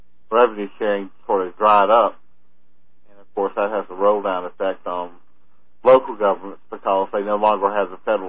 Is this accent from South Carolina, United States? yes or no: yes; South Carolina, United States; My dad and I used to discuss this with him because he was mayor of my hometown for about 30 years.